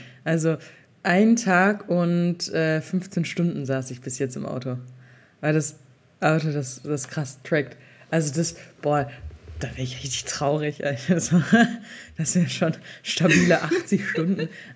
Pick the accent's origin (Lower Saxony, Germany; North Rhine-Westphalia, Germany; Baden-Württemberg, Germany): North Rhine-Westphalia, Germany; Ich komme ja ursprünglich aus NRW, dass ich meine Familie wiedersehen kann.